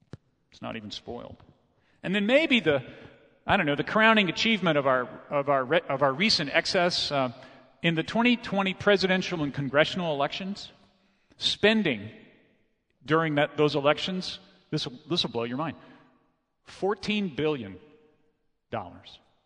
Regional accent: San Antonio, Texas, United States; I heard this growing up in Calvary Baptist Church in San Antonio, Texas.

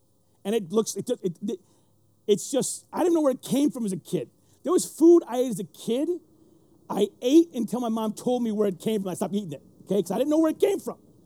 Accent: Flint, Michigan, United States; I am not a farmer. I grew up in Flint Town.

